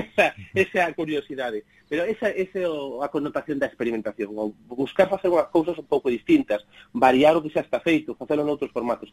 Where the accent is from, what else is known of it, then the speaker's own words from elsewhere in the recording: A Coruña, Galicia, Spain; now in Madrid, Spain; Eu vivo en Madrid fai máis ou menos 15 anos, pero son da Coruña de toda a vida.